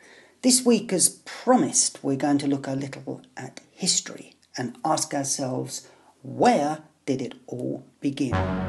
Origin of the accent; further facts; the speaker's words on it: London, United Kingdom; Growing up in London during the 1970s and 1980s, you had no choice but to adopt a political stance.